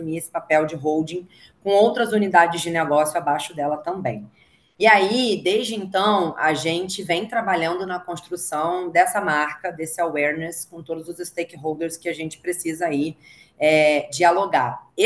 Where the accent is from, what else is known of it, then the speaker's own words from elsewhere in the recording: Rio de Janeiro, Brazil; now in São Paulo, Brazil; sou carioca, né, como dá para perceber, mas eu moro em São Paulo já há 7 anos